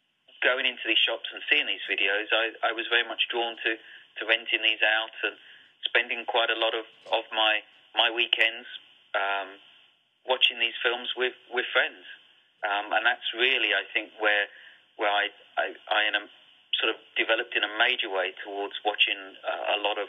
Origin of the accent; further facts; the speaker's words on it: England, United Kingdom; I grew up in England with what you could call the video age.